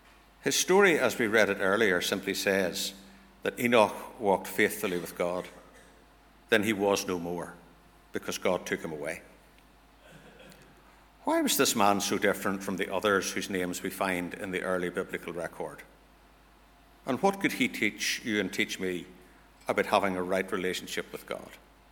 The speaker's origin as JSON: {"language": "English", "town": "Kilkeel", "region": "Northern Ireland", "country": "United Kingdom", "tie": "born or raised there", "said": "I grew up in Kilkeel at that time, and I think it would be fair to say that a small fishing town at the foot of the Mourne Mountains was not the first place"}